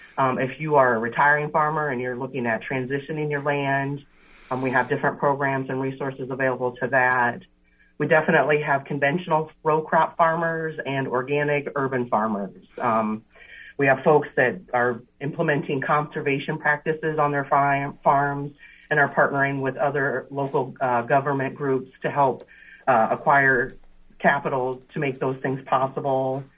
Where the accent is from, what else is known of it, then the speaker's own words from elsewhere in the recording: Iowa, United States; Well, I am proud to say that I am an Iowa native born and raised.